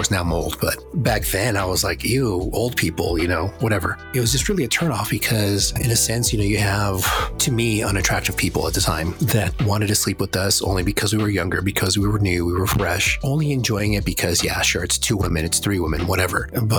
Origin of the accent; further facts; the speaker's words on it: Houston, Texas, United States; So through the chat rooms, I focused on people that were in Houston, in my hometown.